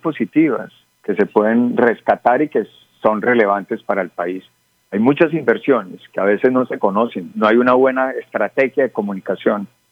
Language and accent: Spanish; Pensilvania, Caldas, Colombia; desde alcalde y concejal de mi pueblo, Pensilvania Caldas